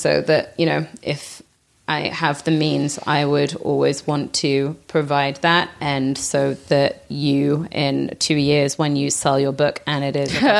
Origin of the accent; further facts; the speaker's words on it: England, United Kingdom; growing up in England